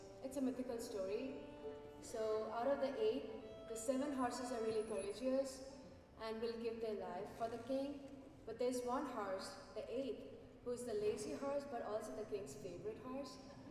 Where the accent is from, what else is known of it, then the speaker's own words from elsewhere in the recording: West Bengal, India; I'm from West Bengal, India.